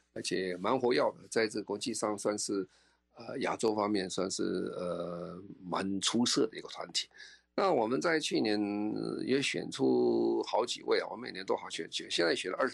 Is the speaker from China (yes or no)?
no; Taiwan; 所以我是觉得在台湾哈，我们这一代年轻人其实是算跑得蛮快的哈